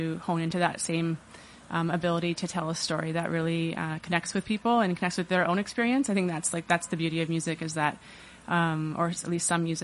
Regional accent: Timmins, Ontario, Canada; And then 2 years ago, I actually got to go up to Timmins, to my hometown, and play a couple of house shows up there. And that was really, really thrilling because that's, just going home.

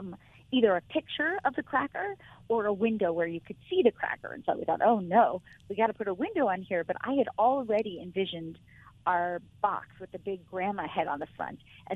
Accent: Miami, Florida, United States; Kevin and I grew up in South Florida. We went to summer camp in North Carolina together, but we also grew up in Miami

